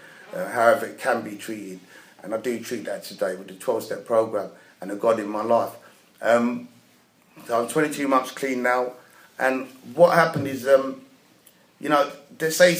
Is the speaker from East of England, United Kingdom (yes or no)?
no; Barking, London, United Kingdom; born there; now in Ilford, United Kingdom; I was born in 1969 in Barking, and there was a lot of NF around, if anyone can remember.